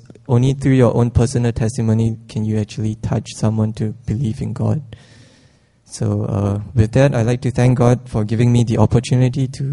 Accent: Singapore; born there; I was born in Singapore to a family of five.

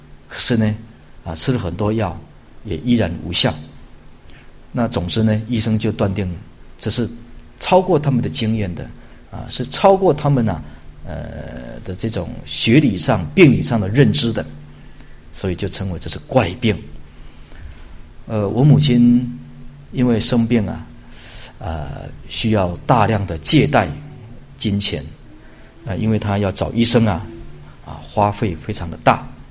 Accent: Taiwan; 以我们台湾话来讲

